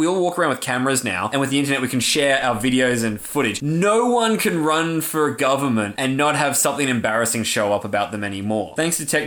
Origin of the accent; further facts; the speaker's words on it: Australia; I'm Australian. No, actually, where are you from genetically? I'm Australian.